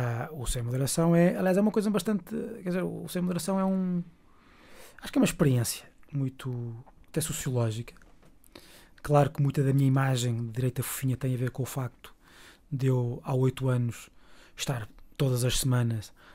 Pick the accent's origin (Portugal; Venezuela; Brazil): Portugal; Viseu; Porque eu vivi, cresci em Viseu, ainda grande parte da minha base familiar é lá, e portanto, boa parte, por cima agora na pandemia, concentrei-me muito, sempre nos lockdowns em Viseu. Portanto, eu sou de Viseu, andei na escola pública.